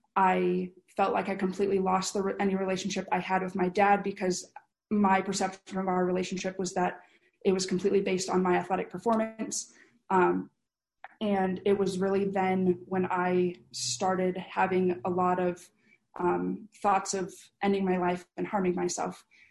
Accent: Michigan, United States; I grew up in Michigan, and I was homeschooled for the first, like through elementary school and then up until fifth grade.

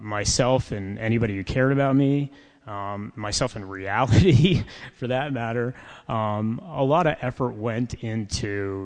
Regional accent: Toronto, Ontario, Canada; I grew up just outside of Toronto in a remarkably unremarkable middle-class house.

